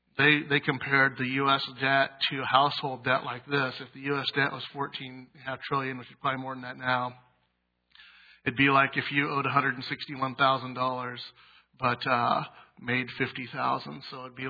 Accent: United States; And that concerns me as an American living in America.

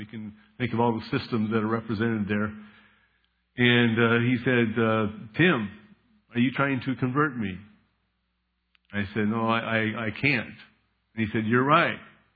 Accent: United States; now in Germany; I'm an American in a German land, and I have the Bible underneath my arms, you might say, in that sense.

